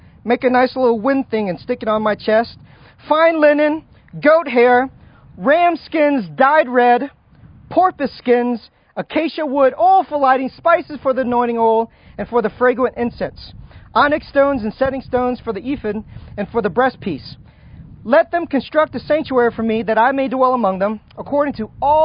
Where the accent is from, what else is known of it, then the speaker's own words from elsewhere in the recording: Roanoke, Virginia, United States; So I am from Roanoke, Virginia, and in Roanoke, I say I'm from the mountains of Roanoke